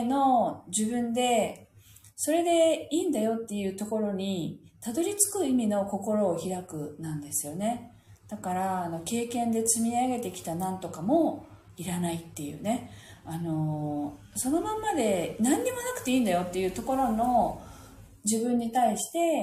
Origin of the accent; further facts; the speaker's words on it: Okinawa, Japan; 私たちは沖縄県民だから、そういうことを、よく聞いたことがあって